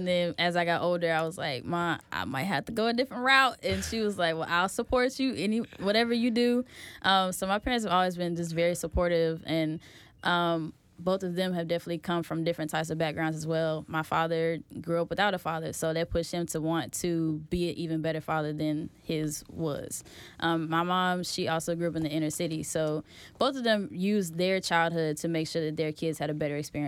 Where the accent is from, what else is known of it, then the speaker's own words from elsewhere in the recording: Birmingham, Alabama, United States; I would say I had a very sheltered childhood. My parents moved my family to the suburbs when I was 7.